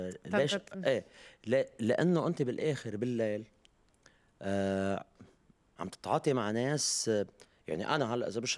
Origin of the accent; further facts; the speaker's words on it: Lebanon; نحن كلبنانية عم نتأقلم يعني، كل اللي صار ببلدنا